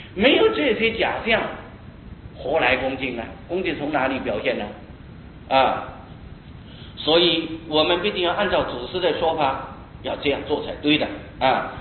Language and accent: Chinese; Taiwan; 我们台湾人就是喜欢受大佛啊，那么就是大殿大了，他的佛像就要收得很大